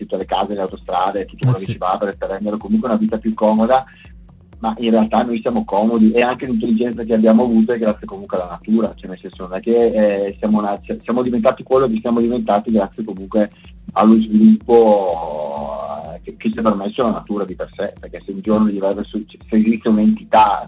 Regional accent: Brescia, Lombardy, Italy; ne abbiamo alcune qua nel Bresciano, perché noi siamo di Brescia

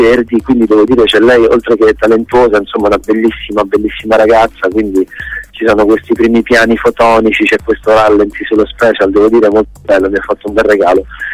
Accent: Canino, Lazio, Italy; now in Rome, Italy; sono venuto da un paesino piccolo dove sono cresciuto, in provincia di Viterbo, che si chiama Canino, a Roma

